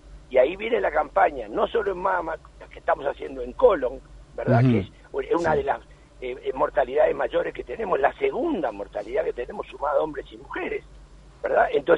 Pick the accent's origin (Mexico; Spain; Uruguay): Uruguay; ni como uruguayo, me pongo la camiseta y me pongo la camiseta de Uruguay